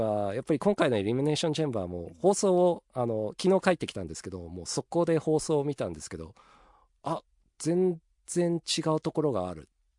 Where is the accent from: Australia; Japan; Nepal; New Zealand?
Australia; 僕オーストラリア出身なんですけど、